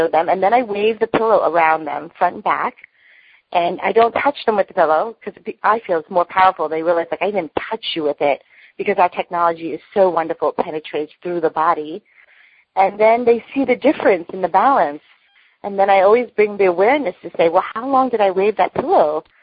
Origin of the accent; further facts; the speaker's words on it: New York, United States; now in San Diego, United States; One actually lives less than a mile from where I grew up in Long Island.